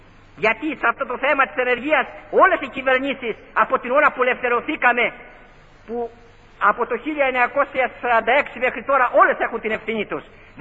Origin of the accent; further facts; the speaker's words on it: South Aegean, Greece; Είμαι από ένα μικρό χωριό. Στα χρόνια μου, το χωριό μου, σε ένα νησί των Κυκλάδων, είχε 2.000 κόσμο. Τώρα έχει μόνο 700.